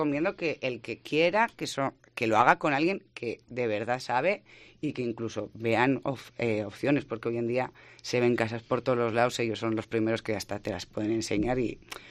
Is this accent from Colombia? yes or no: no; Basque Country, Spain; los vascos somos vascos y cada uno se va notando, depende en donde estés